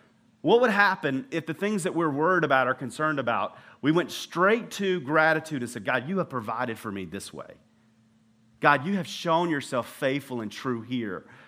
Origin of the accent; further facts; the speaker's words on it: the South, United States; I told you, I'm from the South.